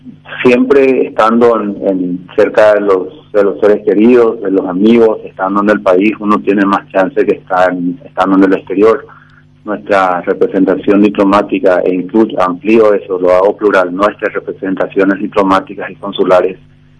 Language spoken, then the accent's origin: Spanish; Paraguay; Sí les transmití mi dolor como paraguayo